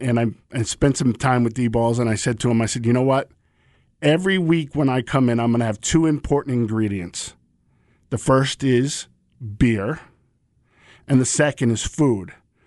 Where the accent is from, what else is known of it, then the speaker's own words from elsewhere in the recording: New England, United States; We find out we're both from the New England area originally.